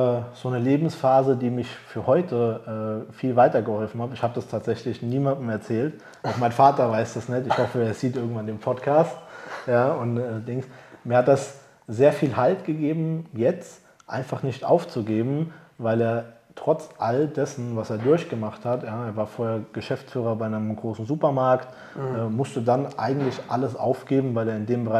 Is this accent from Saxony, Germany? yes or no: no; Niederreisel, Hesse, Germany; Also ich komme nicht aus der Erwachsenenvollzug, ein kleiner Ortsteil, Niederreisel. Genau, kleines Dorf, 2.000-3.000 Leute wohnen dort.